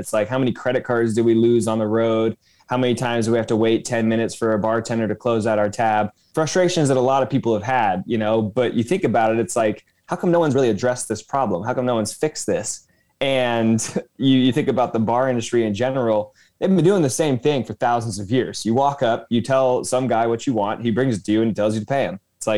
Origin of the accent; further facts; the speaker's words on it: Los Angeles, California, United States; I'm from Los Angeles, where I still live